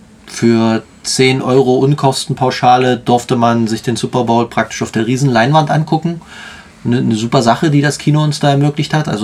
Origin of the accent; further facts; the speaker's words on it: Löbau, Saxony, Germany; Ich bin 36 Jahre alt und ich komme aus Löbau. Das wird hier keinem was sagen und das ist auch kein Wunder, weil da passiert doch nichts.